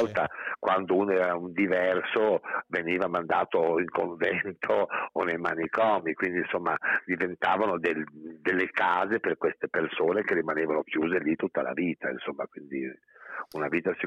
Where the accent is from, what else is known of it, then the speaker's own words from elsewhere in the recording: Emilia-Romagna, Italy; Perché essendo io romagnolo volevamo sì. ambientarlo appunto qui in Romagna.